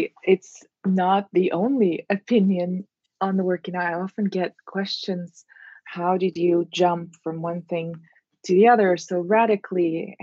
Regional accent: Russia; now in Miami, United States; I grew up in Russia

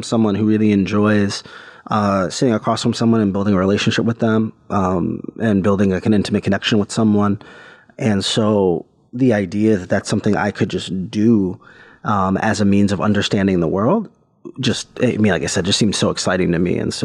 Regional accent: Ohio, United States; I grew up in Ohio, which was at the time one of the key swing states in America.

